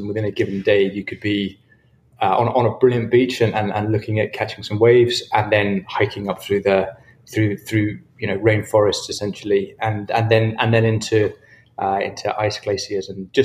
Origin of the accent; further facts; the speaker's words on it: Scotland, United Kingdom; So I grew up in Scotland on a farm in the middle of nowhere.